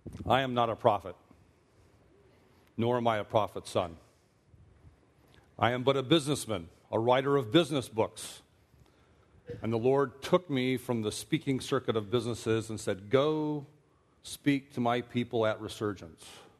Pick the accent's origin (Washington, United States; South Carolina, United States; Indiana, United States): South Carolina, United States; Myrtle Beach; born there; I was born when he was a chaplain in the United States Air Force. I was born in Myrtle Beach.